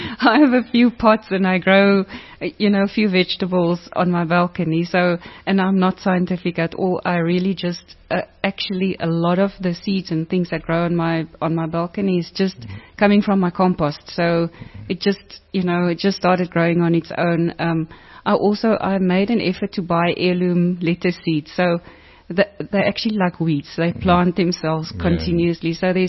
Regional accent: Bonnievale, Western Cape, South Africa; I grew up in Bonnievale and my father was a farmer, and I have a brother who's a farmer.

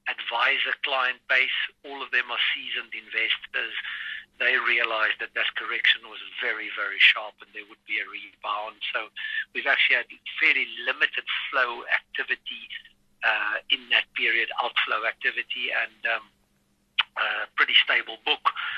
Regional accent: South Africa; now in London, United Kingdom; I'm a South African who've been trying to get home, but it's not been possible for a while. Here in London, in the UK

